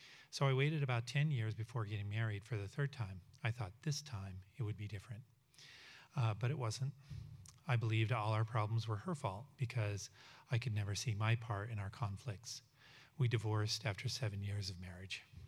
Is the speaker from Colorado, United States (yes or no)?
yes; Denver, Colorado, United States; I was raised in the Denver, Colorado area, and I'm the oldest of three with two younger sisters.